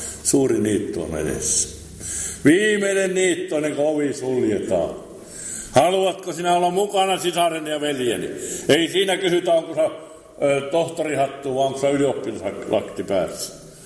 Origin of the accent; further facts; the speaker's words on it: Lapland, Finland; Minä olen Lapista ja muut on muualta.